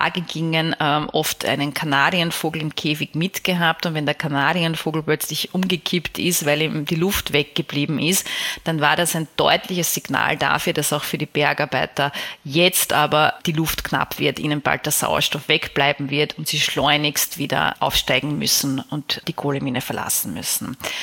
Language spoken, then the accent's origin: German; Vienna, Austria; ich komme ja aus Wien, die Stadt von Freud